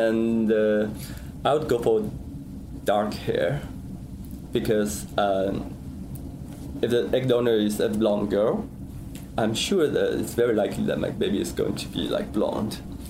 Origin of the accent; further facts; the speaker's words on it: Shanghai, China; I come from Shanghai.